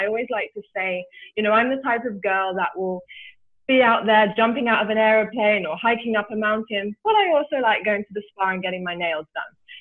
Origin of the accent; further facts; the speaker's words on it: England, United Kingdom; born there; So I was born in England and I'm the only girl in a family of four.